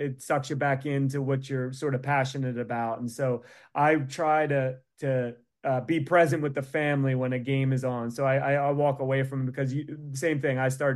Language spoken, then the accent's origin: English; Philadelphia, Pennsylvania, United States; Yeah, I'm from the Philly area, and I should love